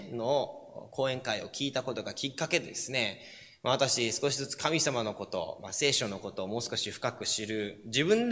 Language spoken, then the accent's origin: Japanese; Kyoto, Japan; いや、日本生まれ育ちです。京都ですって言うと、京都？とか言われるんですけども、丹波の黒豆の有名なんですね、丹波から、丹波生まれ育ちだったんですけれども